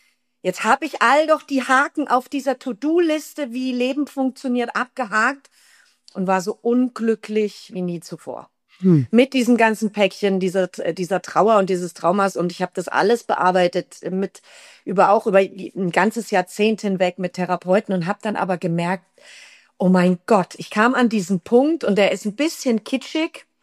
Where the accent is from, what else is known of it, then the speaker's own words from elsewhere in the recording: Fürstenfeldbruck, Bavaria, Germany; ich bin ursprünglich aus Fürstenfeld, Brooklyn, sage ich immer ganz gerne. Das ist Fürstenfeldbruck bei München, also schön im Speckmantel von München.